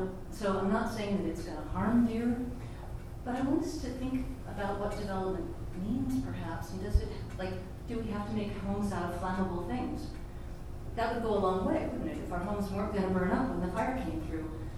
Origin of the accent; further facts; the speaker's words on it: Cave Junction, Oregon, United States; I am from Cave Junction